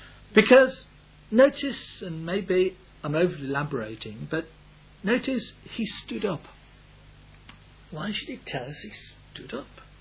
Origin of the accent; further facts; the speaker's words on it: West Midlands, United Kingdom; accent: Black Country; first language Black Country dialect; You know, my second language was English, first was Black Country, so I don't always understand grammatical terms correctly.